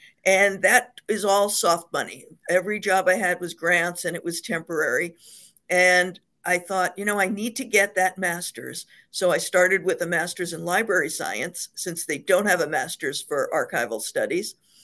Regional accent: Hoboken, New Jersey, United States; I grew up in Hoboken, and I've always loved libraries since I was little.

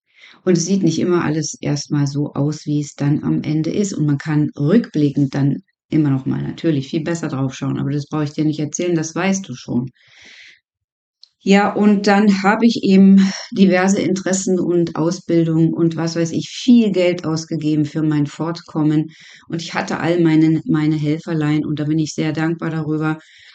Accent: East Germany, Germany; Ich bin zum Beispiel auch in der DDR groß geworden

